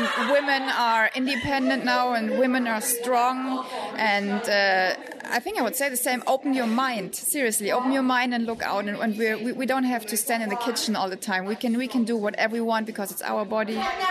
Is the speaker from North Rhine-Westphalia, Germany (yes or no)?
no; Munich, Bavaria, Germany; English is a second language; I'm from Munich, and I'm a grid girl.